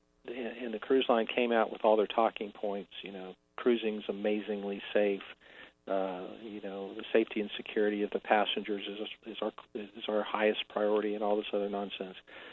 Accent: New Orleans, Louisiana, United States; I'm from New Orleans originally. Went to law school there

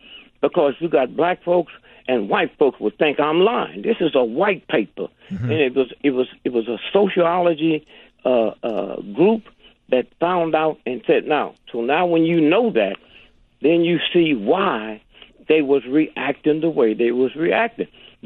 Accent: St. Louis, Missouri, United States; When I was a little boy, growing up in St. Louis, rigidly segregated, I never saw white folks, okay?

